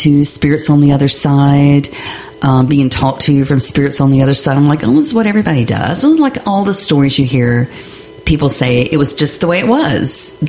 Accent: Raleigh, North Carolina, United States; I'm from Raleigh, North Carolina.

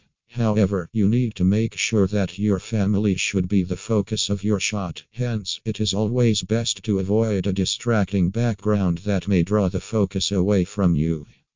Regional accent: Singapore; from Singapore.

